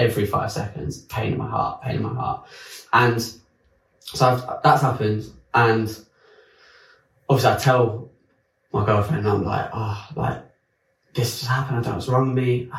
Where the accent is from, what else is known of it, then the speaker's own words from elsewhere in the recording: France; also born or lived in London; I was still at home in France, because I grew up in France. Basically, that's why I was in France. My home's in France. That's where my parents live.